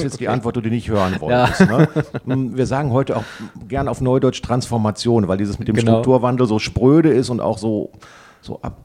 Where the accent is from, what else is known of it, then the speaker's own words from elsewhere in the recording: Oberhausen, North Rhine-Westphalia, Germany; Ich komme aus Buschhausen, das ist von hier Nein. aus nur so ein Steinwurf entfernt und so gerade eben nördlich des Kanals gewesen, nördlich des Kanals zur Schule gegangen